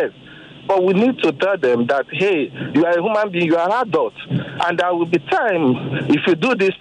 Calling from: Ikoyi, Lagos, Nigeria; I'm calling from Ikoyi.

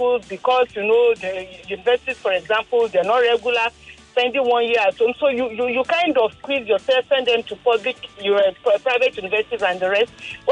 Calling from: Ibadan, Oyo, Nigeria; I'm calling from Ibadan.

